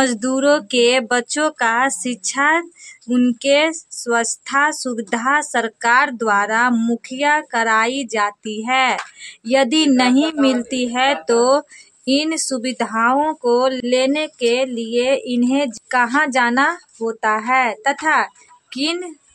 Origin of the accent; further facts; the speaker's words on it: Chiksaura, Bihar, India; मैं नालंदा जिला की निवासी हूँ। मेरा घर चिकसौरा है। मेरा पिन कोड हुआ 80-13-02।